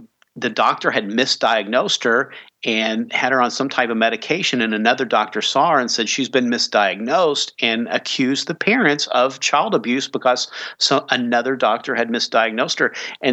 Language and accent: English; Kentucky, United States; I grew up in Kentucky, and both of my grandparents had farms